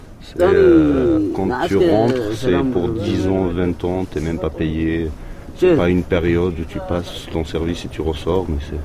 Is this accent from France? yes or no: no; Kabylie, Algeria; Moi, je suis de Kabylie aussi.